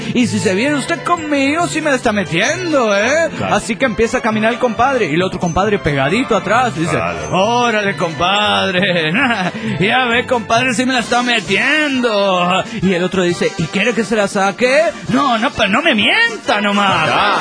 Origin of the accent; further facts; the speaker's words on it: Tarija, Bolivia; de Tarija, Bolivia.